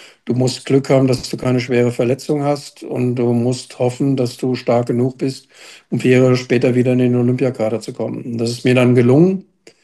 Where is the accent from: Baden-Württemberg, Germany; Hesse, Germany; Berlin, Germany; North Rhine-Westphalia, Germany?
Hesse, Germany; Wiesbaden; ich bin hier in Wiesbaden aufgewachsen und bin in die Schule gegangen, Oranienschule, Abitur gemacht